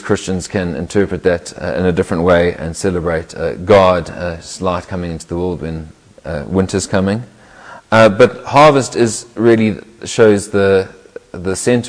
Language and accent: English; South Africa; now in United Kingdom; especially when growing up in South Africa, where it's either sort of hot or less hot, or dry and more dry